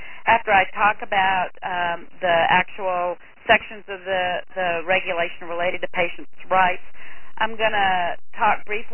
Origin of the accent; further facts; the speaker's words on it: the South, United States; And even though I'm from the South, I have a tendency to kind of talk fast